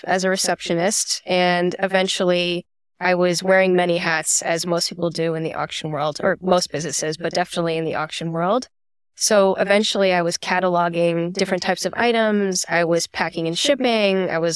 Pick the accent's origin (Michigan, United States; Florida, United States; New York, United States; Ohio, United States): New York, United States; born there; also born or lived in Chicago; So I was born in New York, and I decided, why don't I go back to the homeland and try the auction world there?